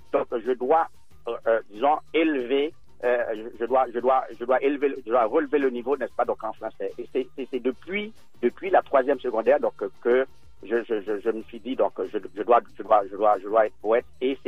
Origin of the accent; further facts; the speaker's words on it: Saint-Marc, Artibonite, Haiti; Je suis originaire de Saint-Marc, une ville du département de la Tibonite en Haïti.